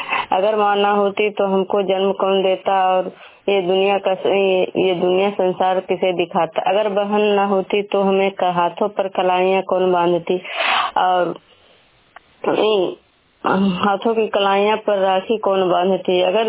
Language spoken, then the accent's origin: Hindi; Vishnupur, Bihar, India